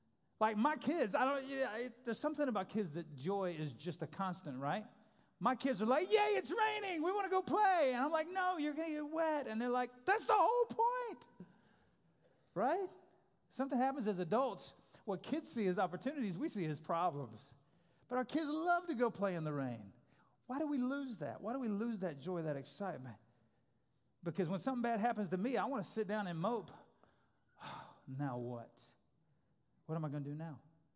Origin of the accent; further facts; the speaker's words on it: New Orleans, Louisiana, United States; I grew up in New Orleans, and the houses there have to be built on what's called pylons.